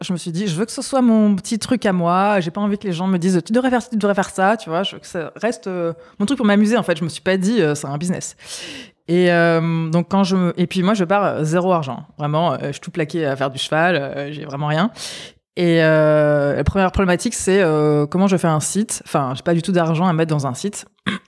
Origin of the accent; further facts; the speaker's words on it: Aix-en-Provence, Provence-Alpes-Côte d'Azur, France; Donc j'ai grandi à côté d'Aix-en-Provence, où on est toujours.